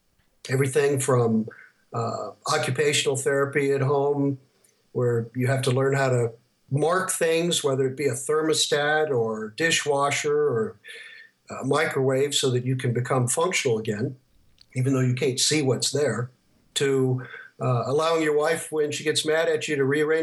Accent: Lexington, Kentucky, United States; I'm from Lexington, Kentucky.

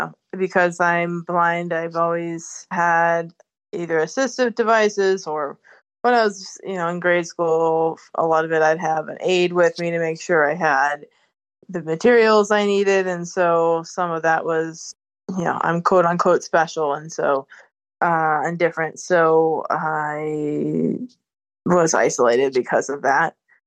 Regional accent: Connecticut, United States; born there; I was born in Connecticut, and the first of my brain tumors was discovered when I was 9 months old.

